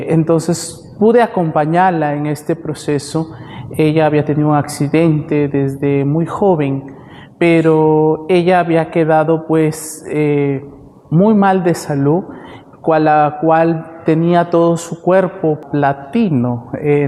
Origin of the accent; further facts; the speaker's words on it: Tambogrande, Piura, Peru; Yo soy de Tambo Grande, de un caserío que pertenece a la provincia de Piura.